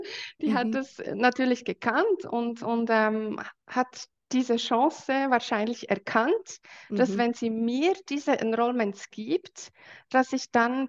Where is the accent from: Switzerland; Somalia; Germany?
Switzerland; Ja, wie gesagt, ich bin aus der Schweiz. Ich bin 39, verheiratet.